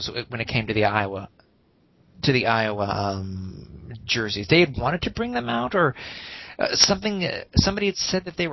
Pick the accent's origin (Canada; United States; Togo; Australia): Canada; I said, "No, Mr. Foster, I'm from Canada."